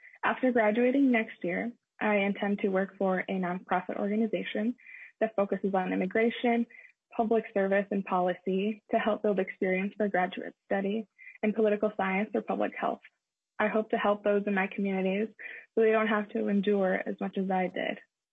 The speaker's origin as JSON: {"language": "English", "town": "Everly", "region": "Minnesota", "country": "United States", "tie": "born or raised there", "said": "I was raised in Everly, Minnesota with two hardworking parents and two younger sisters, one aged 12 and the other 16."}